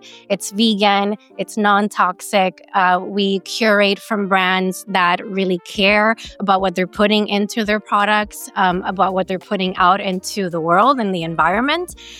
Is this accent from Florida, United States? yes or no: yes; Miami, Florida, United States; also born or lived in New York City; so I'm originally from Miami, but I lived in New York City for a bit.